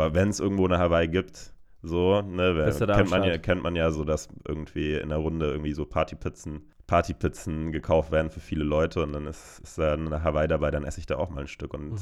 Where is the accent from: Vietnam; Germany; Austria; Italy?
Germany; Karlsruhe, Baden-Württemberg; bei Karlsruhe, also in Karlsruhe, in meiner Heimatstadt, gibt es einen sehr guten Dönerladen direkt um die Ecke.